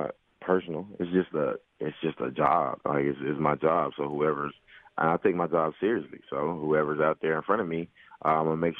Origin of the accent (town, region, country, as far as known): Nashville, Tennessee, United States